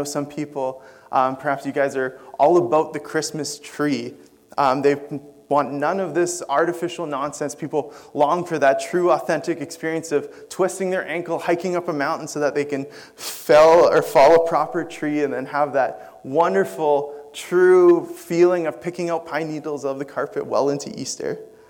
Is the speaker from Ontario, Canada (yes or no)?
no; West Kelowna, British Columbia, Canada; I was born and raised in West Kelowna, so it's not that far away. I feel like I'm homegrown in the Okanagan.